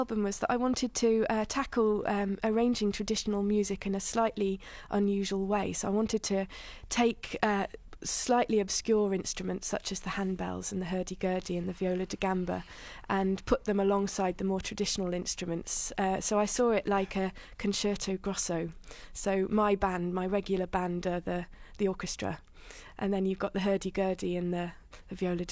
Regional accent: Stafford, West Midlands, United Kingdom; moved away as an adult; also born or lived in Cheshire; now in Devon, United Kingdom; Yes, I was born in Cheshire and brought up in Stafford, but I moved to Devon when I was 18 and I've been there ever since.

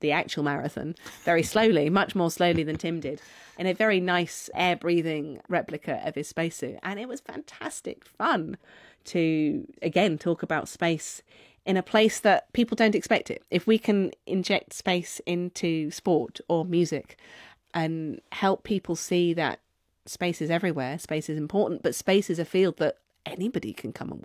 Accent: United Kingdom; I had grown up as a Brit

